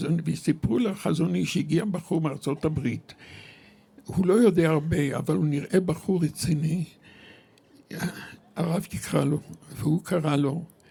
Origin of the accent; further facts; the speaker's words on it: Ramat Gan, Tel Aviv District, Israel; גדלתי ברמת גן.